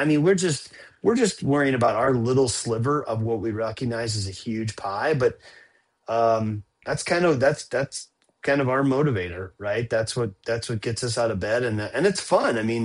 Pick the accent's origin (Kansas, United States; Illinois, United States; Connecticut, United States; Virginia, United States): Illinois, United States; Moline; Options I did not have as a kid growing up in Moline, Illinois.